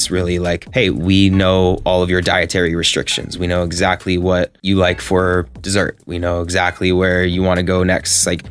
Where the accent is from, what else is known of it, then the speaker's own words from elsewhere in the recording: Santa Monica, California, United States; I grew up in Santa Monica.